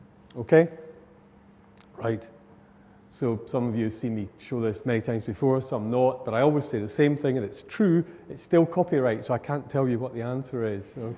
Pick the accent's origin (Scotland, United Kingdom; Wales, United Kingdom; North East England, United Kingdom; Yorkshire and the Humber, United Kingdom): Scotland, United Kingdom; I come from Lanarkshire